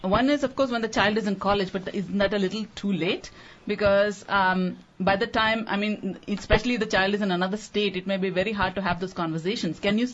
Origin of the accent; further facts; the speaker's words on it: India; which I think, again, as Indian parents, we don't give our children too much of that opportunity to do that.